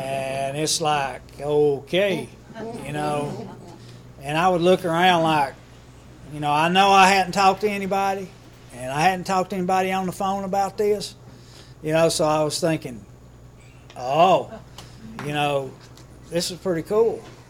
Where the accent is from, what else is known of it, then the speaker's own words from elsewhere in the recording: Kingsport, Tennessee, United States; now in Nashville, United States; I'm from Kingsport to Nashville, so I moved down here with her.